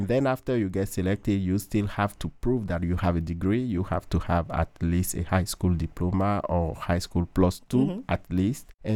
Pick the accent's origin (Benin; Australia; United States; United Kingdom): Benin; I was born and raised in Benin, which is in West Africa, is between Togo and Nigeria. Mm-hmm. It's a small country.